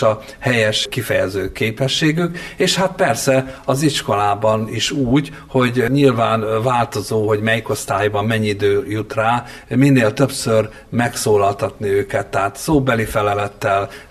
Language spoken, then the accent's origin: Hungarian; Hungary; first language Hungarian; magyarok vagyunk, és az anyanyelvünket minél jobban ismerjük